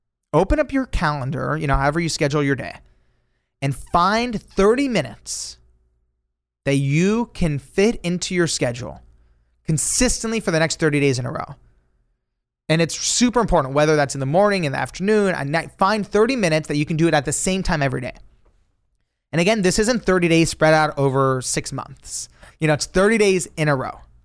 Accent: Los Angeles, California, United States; I'm born and raised in Los Angeles. This is where I currently live. … in Spain that first week.

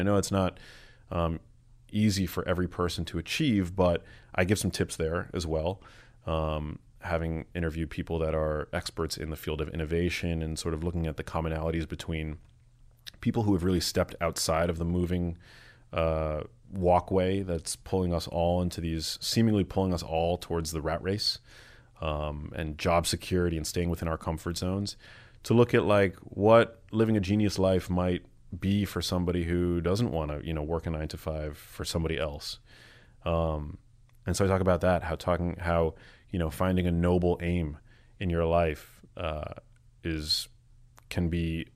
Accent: New York, United States; born there; I'm white. I was born in New York.

